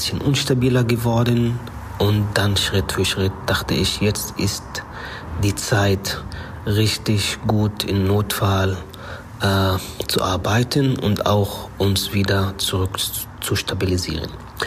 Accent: Gaza Strip, Palestine; moved away; ich komme aus Palästina, aus Gazastreifen.

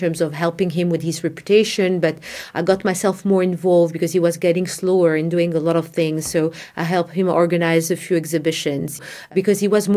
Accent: Morocco; I was born and raised in Morocco

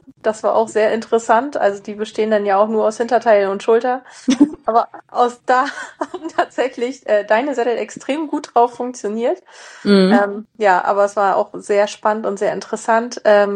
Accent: Schleswig-Holstein, Germany; Also ich komme aus der Nähe von Norderstedt und so in dem Umkreis um Norderstedt rum bewege ich mich und genau. Also ja, Hamburger Raum, Schleswig-Holstein

